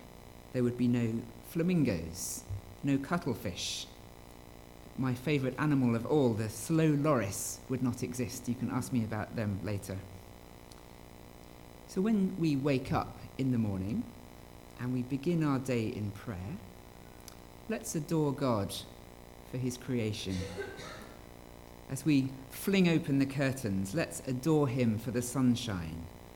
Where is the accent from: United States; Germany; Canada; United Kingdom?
United Kingdom; That could be because I'm British.